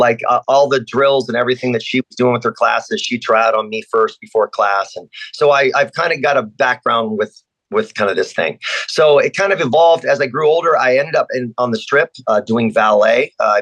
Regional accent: Las Vegas, Nevada, United States; So basically, I'm actually native born American, obviously American, but from Nevada, Las Vegas. So I was born and raised in Las Vegas. Back when it was a small town

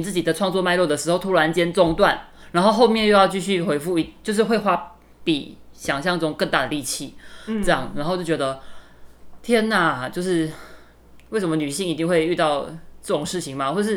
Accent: Malaysia; now in Taiwan; 然后我是马来西亚人，然后我现在在台湾发展很多年了

